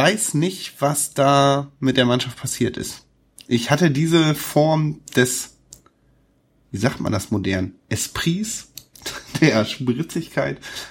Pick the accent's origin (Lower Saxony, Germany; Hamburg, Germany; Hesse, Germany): Hamburg, Germany; die ich als Hamburger erlebe. Deswegen, und das sage ich jetzt mal an dieser Stelle, ich ziehe bald weg